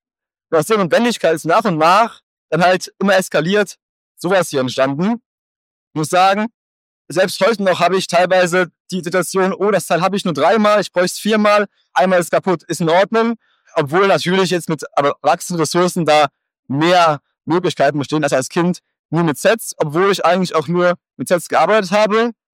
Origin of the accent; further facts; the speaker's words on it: Bochum, North Rhine-Westphalia, Germany; ich komme aus Bochum, studiere noch.